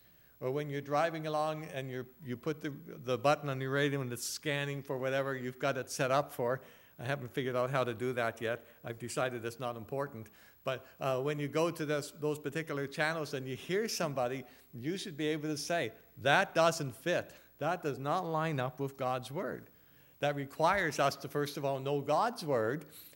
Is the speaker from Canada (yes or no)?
yes; New Brunswick, Canada; I said, "You're from New Brunswick, and so am I. Where are you from?"